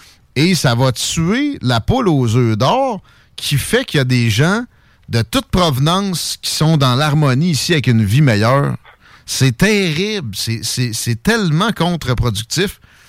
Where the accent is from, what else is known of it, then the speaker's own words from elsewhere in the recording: Quebec, Canada; Je peux pas dire que je suis juste Québécois. Ça fait que je suis Canadien-Français.